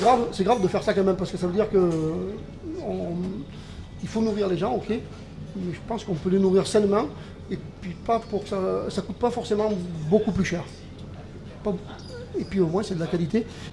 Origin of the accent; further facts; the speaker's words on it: Saint-Benoît, Réunion; born there; je suis grand-père et j'ai le poil blanc, pour ceux qui me restent sur la tête. Mais je suis né dans le Diwa, je suis né à Saint-Benoît, dans une petite famille d'agriculteurs et d'éleveurs.